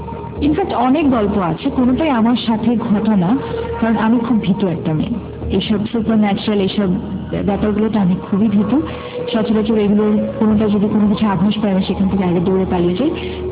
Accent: Jessore, Khulna Division, Bangladesh; আমি যেহেতু যশোরের মেয়ে

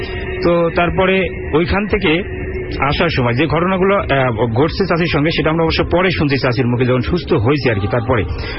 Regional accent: Natore, Rajshahi Division, Bangladesh; আমার দেশের বাড়ি হচ্ছে উত্তরবঙ্গ নাটোরে। নাটোরে তো নাটোরের শহর থেকে 13 কিলো উত্তরে আমাদের সেই জায়গাটার নাম হচ্ছে নলডাঙ্গা।

